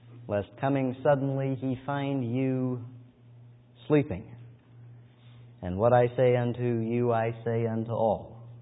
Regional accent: Los Angeles, California, United States; Slowly that big 757 lifted into the air on its way for the five-hour flight from Washington, D.C. to my hometown of Los Angeles, California.

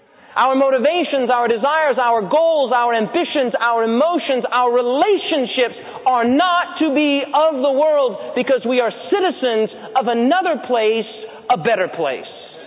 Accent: Wyoming, United States; now in Detroit, United States; I'm from the West. I'm from a little town of 300 people, and I moved to metropolitan Detroit. That was not an easy transition for me. I'm from Wyoming.

